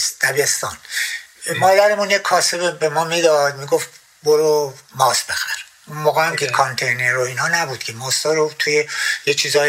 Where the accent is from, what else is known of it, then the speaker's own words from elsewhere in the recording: Nahavand, Hamadan, Iran; born there; زمان ما تو شهرهای کوچیکی مثل نهاوند که من در اونجا به دنیا اومدم